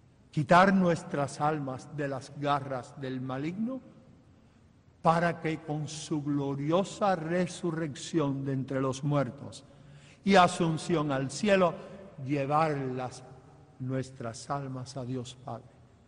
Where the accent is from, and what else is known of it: Cuba